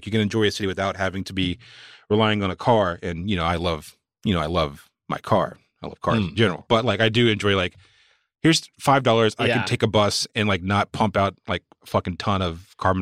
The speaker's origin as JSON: {"language": "English", "town": "Walnut Cove", "region": "North Carolina", "country": "United States", "tie": "born or raised there", "said": "So from my hometown is a place called Walnut Cove, North Carolina, and there was a bunch of strodes, very, very rural place"}